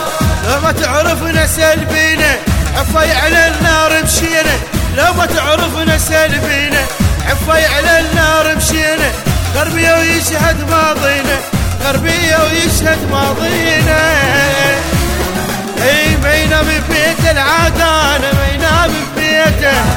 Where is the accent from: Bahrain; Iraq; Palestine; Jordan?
Iraq; اي انا عراقي ها انا عراقي انا عراقي